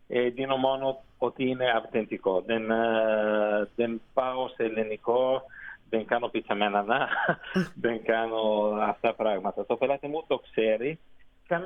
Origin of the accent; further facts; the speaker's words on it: Milan, Lombardy, Italy; Greek is a second language; Εγώ είμαι από Μιλάνο.